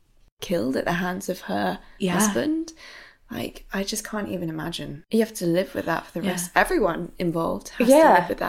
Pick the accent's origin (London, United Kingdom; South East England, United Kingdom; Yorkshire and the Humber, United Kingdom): London, United Kingdom; Wimbledon; It was where I grew up in Wimbledon